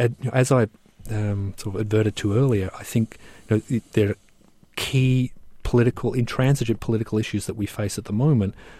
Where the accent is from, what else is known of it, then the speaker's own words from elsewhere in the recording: Australia; one growing up in Australia, one is very aware of, made very aware of.